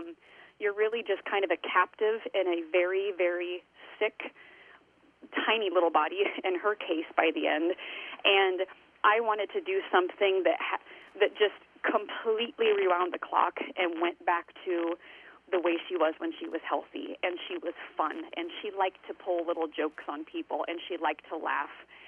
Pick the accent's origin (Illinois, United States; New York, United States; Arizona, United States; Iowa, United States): Iowa, United States; Greenfield; we do the 10K and end at a little bar here in my hometown of Greenfield, Iowa.